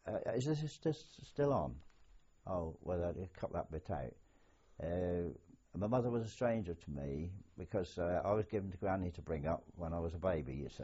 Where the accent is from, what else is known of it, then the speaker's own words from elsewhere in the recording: Andover, South East England, United Kingdom; also born or lived in Kingston, Portsmouth; I was brought up until the age of 12 by my grandparents at Andover in Hampshire.